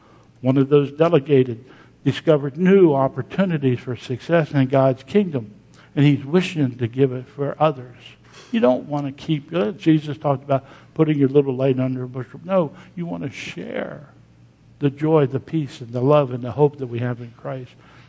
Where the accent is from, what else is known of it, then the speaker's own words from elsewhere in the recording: Pennsylvania, United States; I came from Pennsylvania, and there was a little town in Pennsylvania that is famous for the oil.